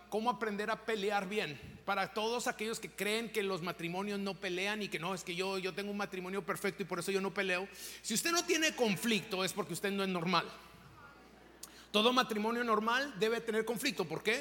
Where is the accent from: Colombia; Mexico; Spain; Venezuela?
Mexico; yo que soy mexicano voy a ir a votar a México solo para que eso no se haga en mi país.